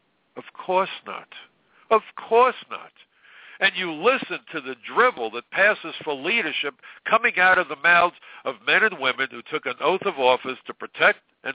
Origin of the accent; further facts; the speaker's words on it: New York, United States; As a New Yorker, the ashes landed on my neighborhood, landed on me, landed on my home